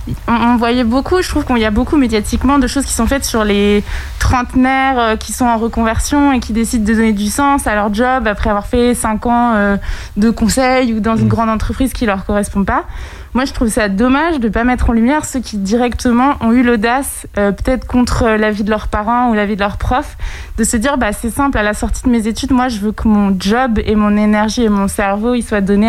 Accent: Segré, Pays de la Loire, France; now in Paris, France; en ce moment, je travaille à Paris, mais je suis originaire de Segré et j'ai fait une année de césure à Angers.

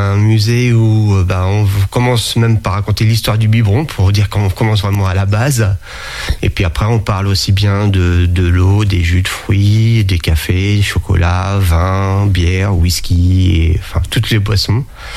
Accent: Angers, Pays de la Loire, France; beaucoup forcément dans le Maine-et-Loire, puisque je suis natif d'Angers

